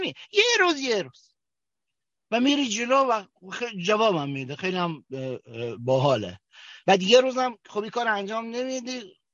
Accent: Kerman, Iran; accent: Kermani; که من خجالت میکشیدم که بگم کرمونی هستم، چون لهجم مثلا فرض کن کرمونی بود، آقا کرمونی بودم، هستم، پدرم و جدم البته یزدیه، حالا کار نداریم، ولی خودم تو کرمون متعلق شدم،

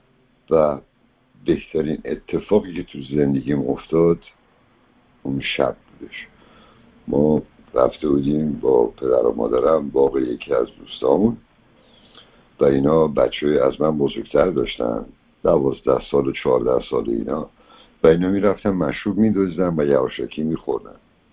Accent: Iran; Persian is a second language; از یه خانواده اروپایی تو ایران به دنیا آمدم و اینا سال اول که من رو فرستادم مدرسه مثلا فارسی بلد نبودم

